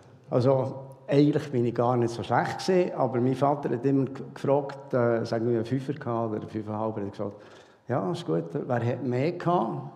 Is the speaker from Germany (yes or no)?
no; Bätterkinden, Bern, Switzerland; now in Kirchberg, Switzerland; in dem Betterkinden eben. Das ist im Kanton Bern. Ich hoffe, ihr versteht mich alle in dieser Fremdsprache. Und ja, dort bin ich aufgewachsen von Geburt bis wir jetzt eben vor 3 Jahren umgezogen sind nach Kirchberg.